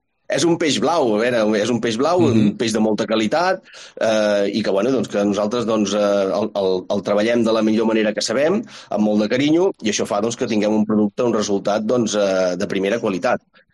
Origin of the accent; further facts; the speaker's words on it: L'Escala, Catalonia, Spain; Sí, jo soc de l'Escala des de que vaig néixer.